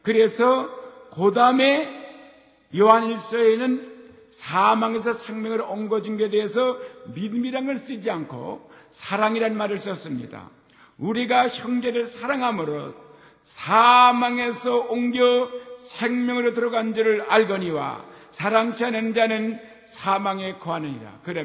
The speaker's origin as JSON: {"language": "Korean", "country": "South Korea", "said": "나는 한국 사람이고 동양 사람이기 때문에"}